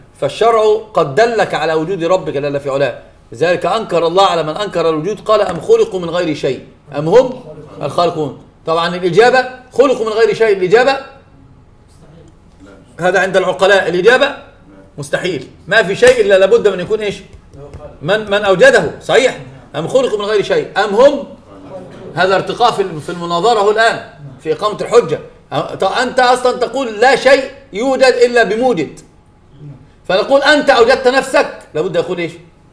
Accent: Egypt

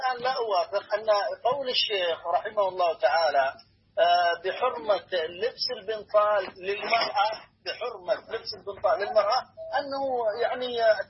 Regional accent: Yemen; وعندنا قصص عجيبة أنا يمني عندنا قصص عجيبة من التخدير

